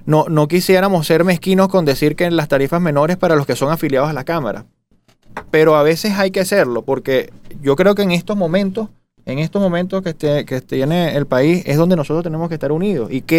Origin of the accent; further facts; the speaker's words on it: Venezuela; Mira, ante de ser de un sector, somos todos venezolanos.